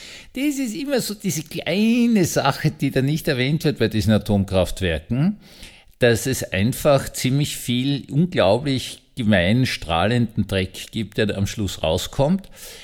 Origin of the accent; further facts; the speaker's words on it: Austria; Also ich als Österreicher habe zuerst einmal ein Dings gekriegt